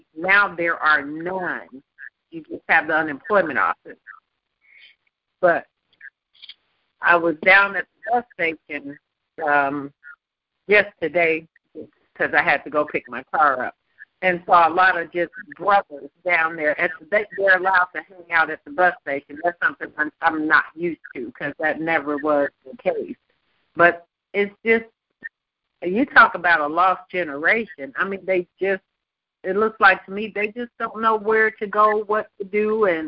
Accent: Illinois, United States; I'm from Illinois

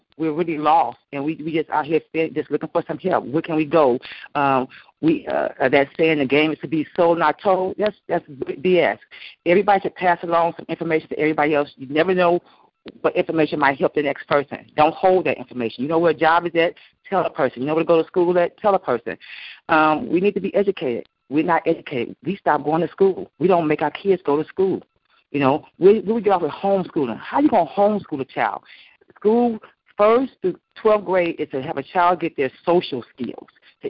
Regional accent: Los Angeles, California, United States; I'm from Los Angeles, California. I'm from the East Side.

